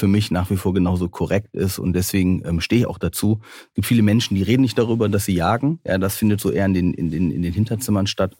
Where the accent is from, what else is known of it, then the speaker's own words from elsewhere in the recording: North Rhine-Westphalia, Germany; Ja, ich bin ja auch am Niederrhein groß geworden.